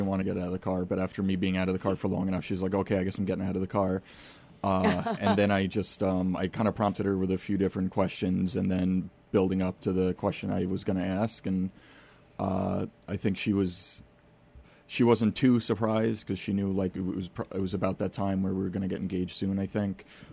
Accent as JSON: {"language": "English", "town": "East Patchogue", "region": "New York", "country": "United States", "tie": "born or raised there", "said": "I grew up in East Patchogue, so Mary Immaculate in Bellport was my church."}